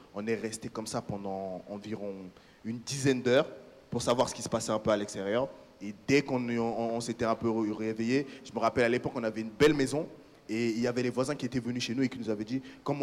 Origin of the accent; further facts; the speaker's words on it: Central African Republic; Alors moi, j'ai fait une partie de mon enfance en Centrafrique, République centrafricaine, je ne sais pas si vous connaissez.